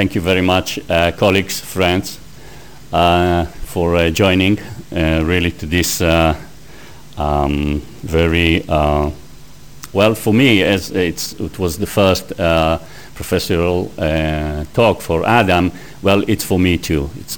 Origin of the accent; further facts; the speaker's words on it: Canada; also born or lived in United States; now in United Kingdom; I came from Canada. Before that, I was in the United States.